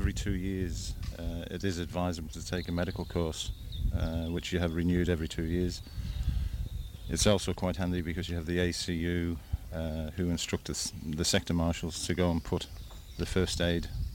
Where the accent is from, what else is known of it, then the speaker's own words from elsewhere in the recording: Isle of Man; born there; I live in Peel, and I was born in the Isle of Man.